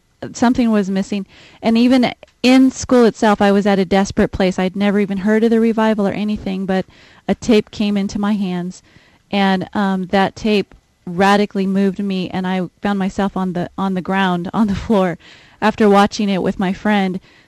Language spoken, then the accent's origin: English; California, United States; also born or lived in Springfield, Missouri; now in Pensacola, United States; I was originally from California near San Francisco, but was going to Bible school in Missouri.